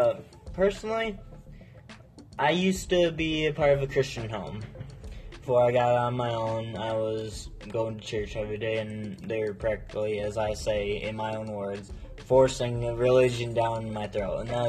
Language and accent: English; Escanaba, Michigan, United States; I'm from Escanaba, Michigan, 49829.